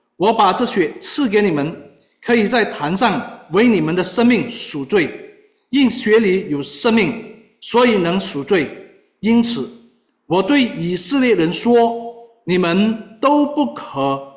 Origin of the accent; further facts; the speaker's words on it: China; 我中国人什么都吃